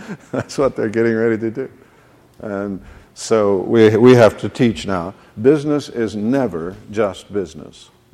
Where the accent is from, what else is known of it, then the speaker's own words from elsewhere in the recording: Midwest, United States; Like where I was raised in the Midwest, women could wear the most garish jewelry imaginable and be holy